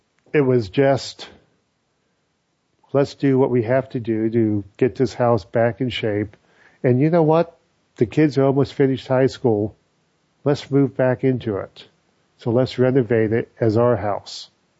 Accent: Scotland, United Kingdom; And as a Scotsman, that bothers me.

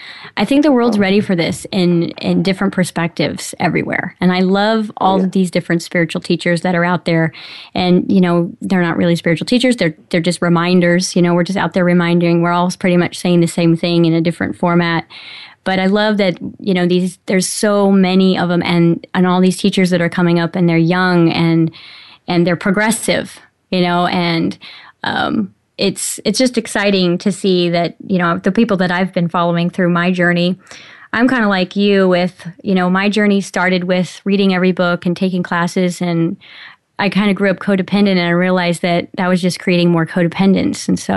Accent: California, United States; now in Kansas City, United States; California originally, and I've been there my whole life. And I came to Kansas City.

